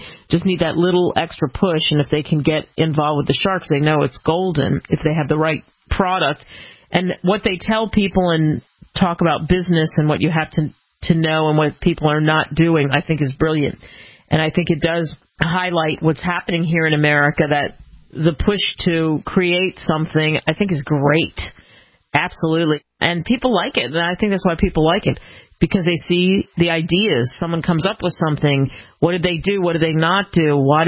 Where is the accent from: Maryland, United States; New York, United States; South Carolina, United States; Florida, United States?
Maryland, United States; I grew up outside of Baltimore.